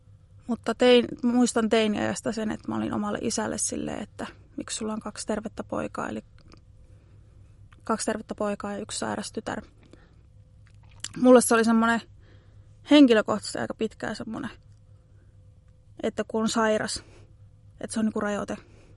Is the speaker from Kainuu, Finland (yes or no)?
yes; Kainuu, Finland; moved away as an adult; now in Kerava, Finland; mä oon Kainuusta muuttanut tänne 3 vuotta sitten henkilökohtaisen avustajan töitä teen. Ja 30-vuotias nuori nainen